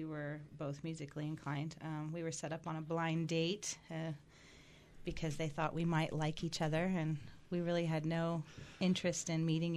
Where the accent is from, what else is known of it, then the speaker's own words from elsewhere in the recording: Gypsum, Colorado, United States; We're actually from the Gypsum Eagle area.